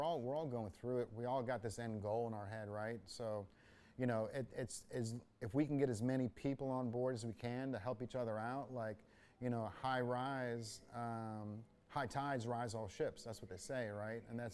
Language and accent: English; Chicago, Illinois, United States; I grew up in Chicago, so there's a lot of like an urban feel in here.